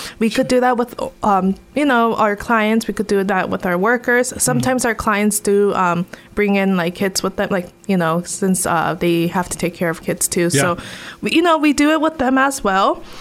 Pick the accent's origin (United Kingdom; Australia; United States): United States; Ames, Iowa; also born or lived in Boone; I'm usually, you know, stuck to my hometown, Ames and Boone.